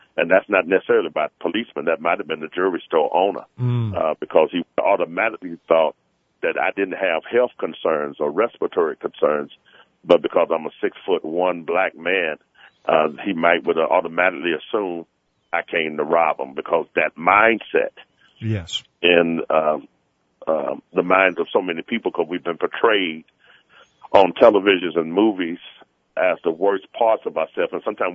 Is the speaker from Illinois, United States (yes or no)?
yes; Chicago, Illinois, United States; now in New Mexico, United States; in my hometown of Chicago and the state of Illinois